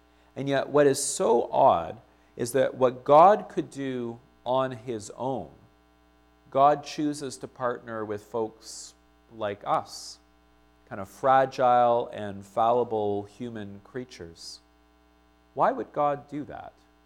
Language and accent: English; Winnipeg, Manitoba, Canada; Growing up in Winnipeg, we had a family cottage that was owned by my uncle in Lake of the Woods, which has to be one of the most beautiful areas in northern Ontario.